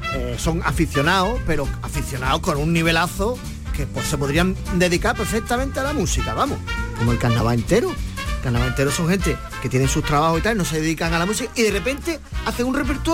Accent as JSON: {"language": "Spanish", "town": "Barbate", "region": "Andalusia", "country": "Spain", "tie": "born or raised there", "said": "el coro de Barbate, a ver, porque es de mi pueblo y estoy barriendo para mi pueblo"}